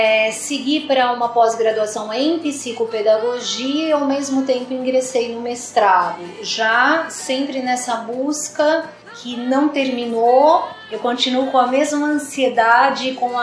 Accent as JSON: {"language": "Portuguese", "town": "Americana", "region": "São Paulo", "country": "Brazil", "tie": "born there", "said": "eu fui trabalhar numa região de muita periferia, de periferia da cidade de Americana, a cidade onde eu nasci"}